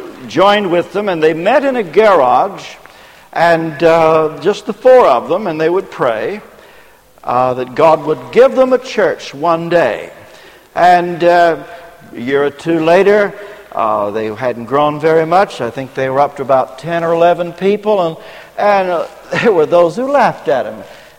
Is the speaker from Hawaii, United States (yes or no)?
no; Ashland, Kentucky, United States; I come from the hills of Kentucky, and I was born and brought up in Ashland, Kentucky.